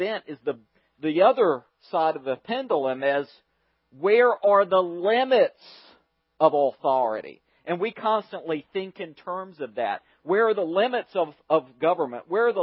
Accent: the South, United States; because I'm a Southerner

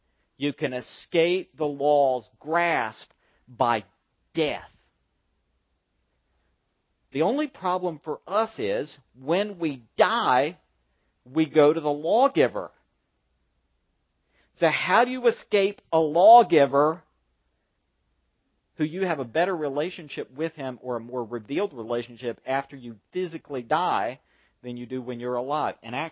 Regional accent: Southern United States, United States; I'm from the Bible Belt. I'm from a place where people worship God. There aren't any local taxes.

